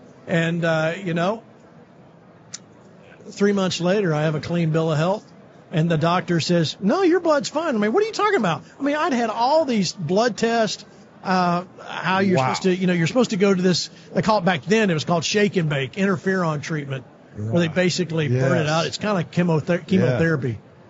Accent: Georgia, United States; I'm from Georgia originally.

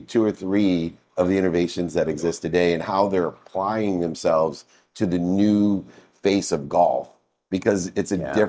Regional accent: San Diego, California, United States; The amount of advancement that I've seen growing up in San Diego when this company first emerged to today is extraordinary.

